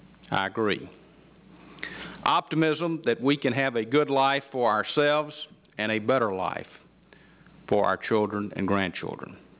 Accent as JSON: {"language": "English", "town": "Hope", "region": "Arkansas", "country": "United States", "tie": "born or raised there", "also_born_or_lived": "Hot Springs", "said": "What's at stake is the sense of community that Bill Clinton and I grew up with in Hope and Hot Springs"}